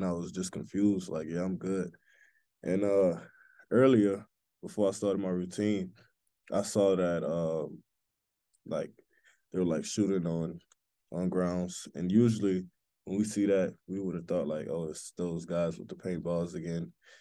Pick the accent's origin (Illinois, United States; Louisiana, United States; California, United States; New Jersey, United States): Louisiana, United States; New Orleans; I'm from New Orleans, Louisiana